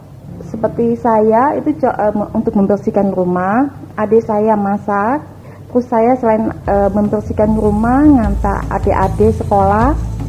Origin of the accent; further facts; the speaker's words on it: Balikpapan, East Kalimantan, Indonesia; born there; Saya lahirnya di Balikpapan, bapak saya Bugis, ibu saya Kalsel, lahirnya di Balikpapan, yaitu tanggal 4 Oktober tahun 1961.